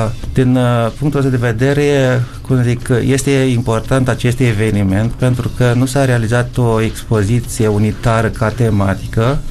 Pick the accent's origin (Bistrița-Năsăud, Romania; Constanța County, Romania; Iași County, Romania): Iași County, Romania; Avântul; born there; în primăvara asta am fost în satul meu natal, într-o tabără de pictură cu niște confrați și am pictat peisaje din satul Avântul, Comuna Romnești, județul Iași